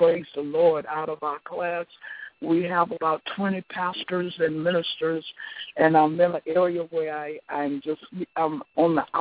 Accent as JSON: {"language": "English", "town": "Palatka", "region": "Florida", "country": "United States", "tie": "born or raised there", "said": "We're traveling to Jacksonville, Florida now, out of my hometown, Palatka, Florida, right outside of St. Augustine, Florida"}